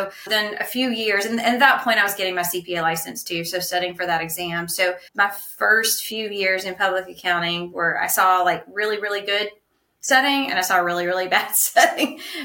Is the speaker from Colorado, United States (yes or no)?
no; Augusta, Georgia, United States; now in Atlanta, United States; So I'm from Augusta originally. I worked at a couple firms there and then moved to Atlanta more years ago than I'll say out loud.